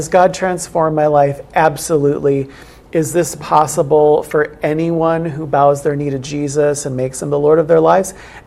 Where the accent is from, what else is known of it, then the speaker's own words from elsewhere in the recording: North Dakota, United States; I grew up in Western North Dakota, went to a small little country Lutheran church on the prairie.